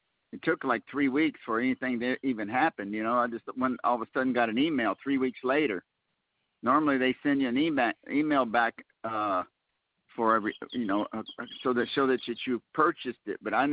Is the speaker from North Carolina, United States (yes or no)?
yes; North Carolina, United States; Yeah, I'm from North Carolina. I lost my accent. You know what I'm saying? It's nice to have the old Southern accent.